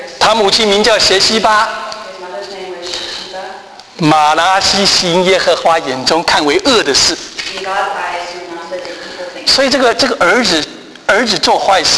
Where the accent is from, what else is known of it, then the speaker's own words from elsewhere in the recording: China; also born or lived in North Carolina, United States; 在我们中国人讲，有其母必有其子啊。